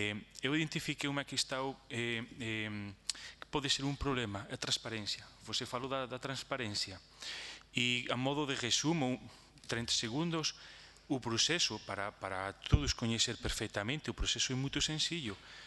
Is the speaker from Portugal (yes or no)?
no; Spain; Portuguese is a second language; Desculpe pelo meu português, porque sou espanhol, mas eu tenho aqui uma sensação um pouco...